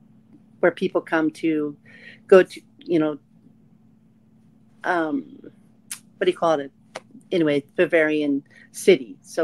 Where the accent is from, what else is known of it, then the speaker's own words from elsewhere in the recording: Leavenworth, United States; I'm from Leavenworth. I've lived here all my life, small town.